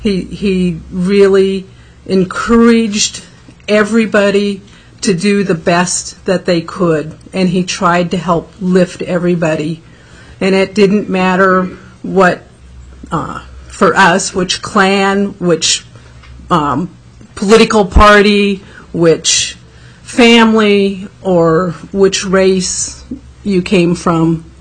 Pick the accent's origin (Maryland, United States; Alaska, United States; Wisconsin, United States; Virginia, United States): Alaska, United States; Klukwan; He came to Clukwan, which is my hometown village